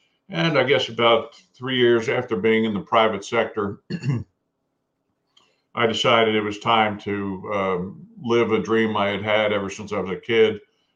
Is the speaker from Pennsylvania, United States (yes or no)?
yes; Philadelphia, Pennsylvania, United States; born and raised in Philadelphia, went to high school there and college my first year. Tootled on down to Florida for a couple of years of school after that.